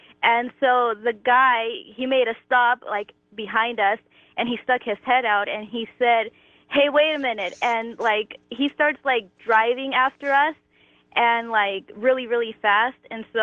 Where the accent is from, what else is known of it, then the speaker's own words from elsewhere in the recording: Bellflower, California, United States; I'm 22, and I'm from Bellflower, California.